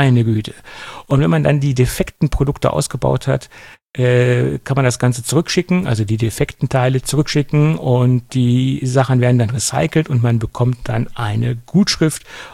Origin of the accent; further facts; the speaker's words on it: Göttingen, Lower Saxony, Germany; der Wienerwald bei uns in Göttingen